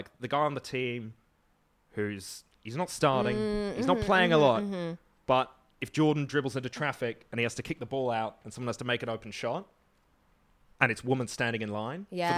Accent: United Kingdom; now in Australia; And so I feel like now I get more people remarking on my accent if I go back to the UK.

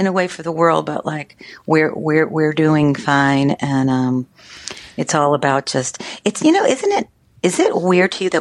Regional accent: San Diego, California, United States; we grew up in Southeast San Diego, and there was no internet

